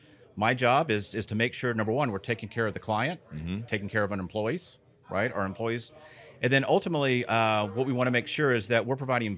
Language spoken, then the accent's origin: English; Texas, United States; So So I'm from Texas.